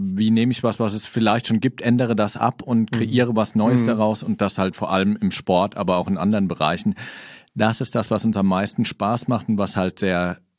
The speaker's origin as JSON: {"language": "German", "town": "Kaiserslautern", "region": "Rhineland-Palatinate", "country": "Germany", "tie": "born there", "also_born_or_lived": "Saarland", "said": "Ich bin in Kaiserslautern geboren, war dann im Saarland, hab da studiert."}